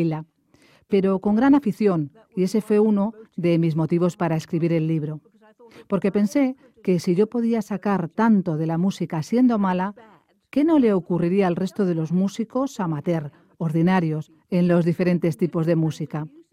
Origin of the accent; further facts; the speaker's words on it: Northern Ireland, United Kingdom; Yo vengo de Irlanda del Norte, donde hay un habla hermosa y llena de ingenio.